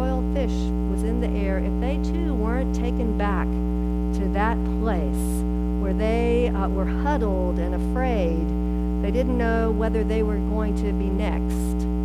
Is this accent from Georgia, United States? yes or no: yes; Atlanta, Georgia, United States; Also, when I was a child, I grew up in Atlanta, and we would visit Charleston.